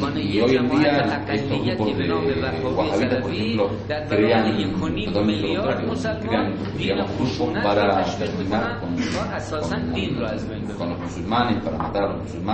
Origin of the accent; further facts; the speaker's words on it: Iran; Spanish is a second language; Yo le dije que era shia, que era iraní, se dieron cuenta que era shia y les pareció algo interesante.